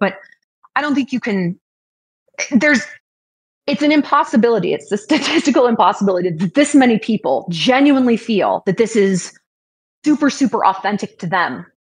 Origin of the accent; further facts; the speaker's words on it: United States; I'm not a redneck. I'm an American.